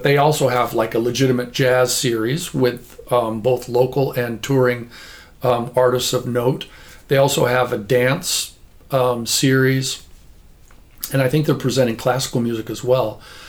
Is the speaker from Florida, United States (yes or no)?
no; California, United States; growing up in Orange County, the one thing that symbolized that post-war optimism more than anything else to me was Disneyland USA.